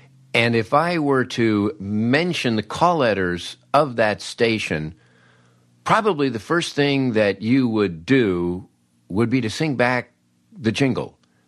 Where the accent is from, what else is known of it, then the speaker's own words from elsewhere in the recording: Peoria, Illinois, United States; And how could my little station growing up in Peoria have this big elaborate jingle package?